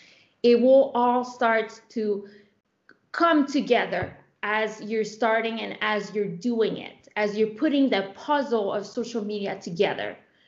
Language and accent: English; Canada; English is a second language; I have braces, I wear glasses, I'm French Canadian, I have an accent